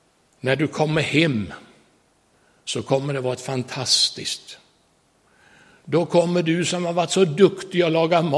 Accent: Skidbäckshult, Kalmar County, Sweden; Jag var 16 år när jag vaknade en natt hemma i Skidbäckshult som ligger 1,5 mil utifrån Nybro.

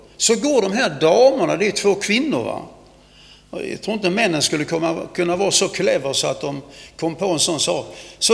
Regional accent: Skåne, Sweden; jag kommer från Skåne, men för några år sedan så kallade man oss som bodde i Skåne för danskar. För vi tillhörde Danmark.

